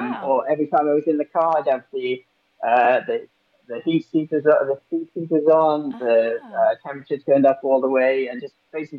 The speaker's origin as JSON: {"language": "English", "region": "Wales", "country": "United Kingdom", "said": "as you might be able to tell, I'm from South Wales. I live on the side of a hill, so basically wherever I go is up a hill or downhill, and there's plenty of trails."}